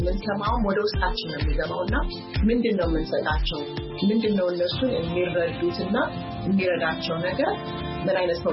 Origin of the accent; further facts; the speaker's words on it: United States; ማለት አሜሪካ ውስጥ ነው ያደግኩት።